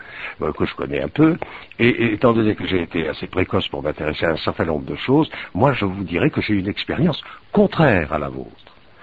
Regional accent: Bordeaux, Nouvelle-Aquitaine, France; je suis de Bordeaux, ma famille est.

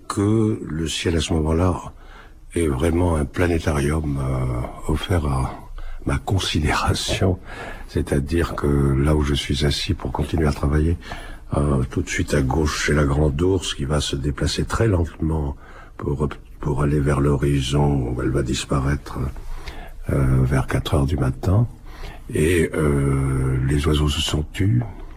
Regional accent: Bordeaux, Nouvelle-Aquitaine, France; born there; je suis né à Bordeaux, puis j'ai eu beaucoup de déplacements dans des ports, pas seulement français, mais européens, dont Venise, par exemple.

